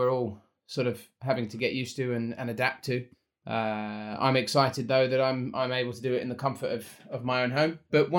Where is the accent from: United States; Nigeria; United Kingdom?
United Kingdom; London; also born or lived in Sydney; So I'm originally from London. I moved to Sydney 7 years ago